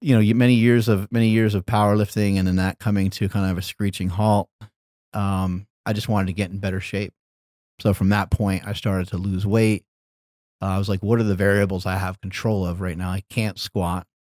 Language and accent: English; Poughkeepsie, New York, United States; I grew up in Poughkeepsie, New York.